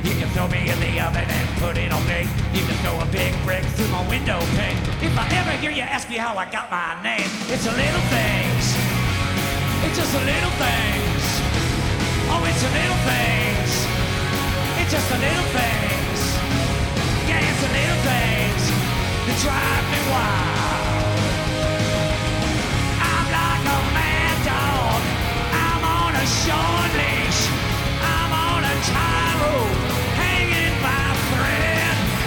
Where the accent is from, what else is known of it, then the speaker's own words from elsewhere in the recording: Phoenix, Arizona, United States; I came all the way from Phoenix, Arizona, to my second home in London, England.